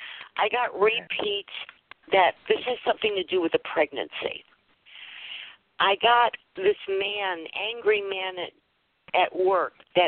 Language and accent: English; Michigan, United States; I'm from Michigan, so I don't know what you're talking about